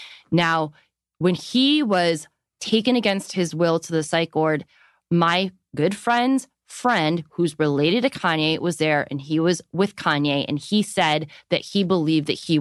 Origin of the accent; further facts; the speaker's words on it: Chicago, Illinois, United States; We're both from Chicago. I ran the gossip column in Chicago for 7 years.